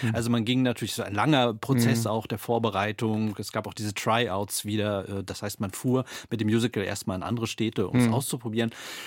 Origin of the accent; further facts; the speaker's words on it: Mecklenburg-Vorpommern, Germany; Das kriege ich als Mecklenburger.